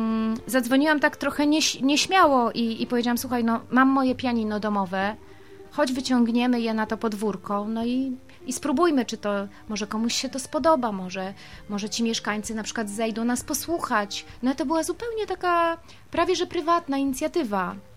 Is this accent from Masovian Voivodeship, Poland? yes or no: yes; Warsaw, Masovian Voivodeship, Poland; I jako, że przez wiele, wiele lat mieszkałam za granicą, przyjeżdżałam w wakacje do Warszawy i mimo tego, że jestem rodowitą warszawianką